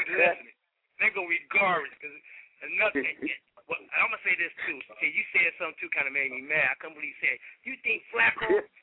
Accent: Cleveland, Ohio, United States; Now, look, I'm born and raised in Cleveland.

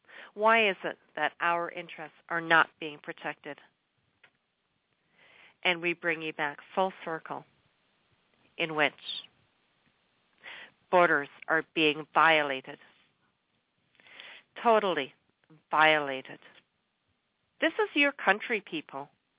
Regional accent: Canada; Because first of all, as you all know, I reside in Canada. I'm a Canadian.

